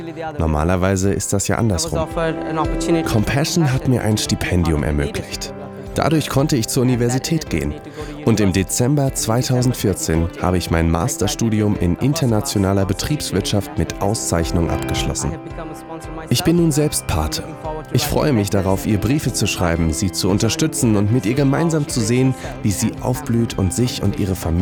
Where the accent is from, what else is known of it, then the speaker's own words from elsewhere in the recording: Kolkata, West Bengal, India; German is a second language; Ich wurde in Kalkutta geboren und bin dort aufgewachsen. Ich komme aus einem kleinen armen Viertel, wo etwa 10.000 Menschen leben.